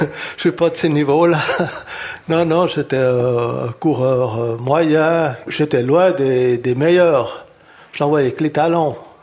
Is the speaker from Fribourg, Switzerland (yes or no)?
no; Payerne, Vaud, Switzerland; born there; Et en 1965, je suis revenu à Payerne, donc je suis né à Payerne